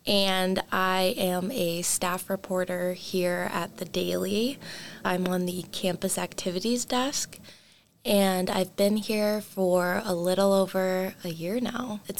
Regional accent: Chicago, Illinois, United States; So I'm from Chicago, so I would love to move back to Chicago.

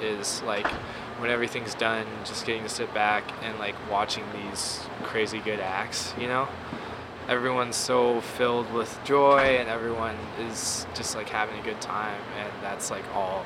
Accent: Rochester, New York, United States; I'm 20 years old. I'm from Rochester.

